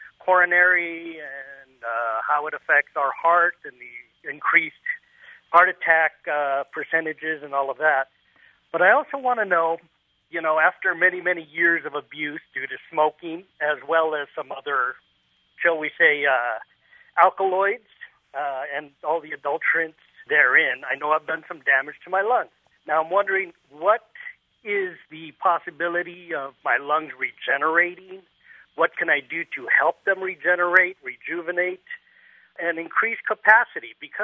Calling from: Denver, Colorado, United States; Zorba, as you know, I'm calling from Denver at altitude

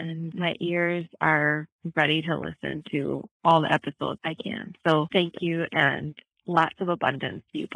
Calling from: Wisconsin, United States; I am calling from South East Wisconsin, and it is a beautiful, breezy July day here.

